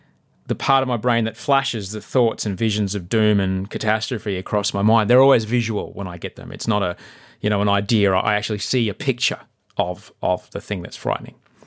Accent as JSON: {"language": "English", "town": "Brisbane", "region": "Queensland", "country": "Australia", "tie": "born or raised there", "said": "Obviously, you know, Brisbane's my hometown, and two of my three brothers were gratefully able to make it along."}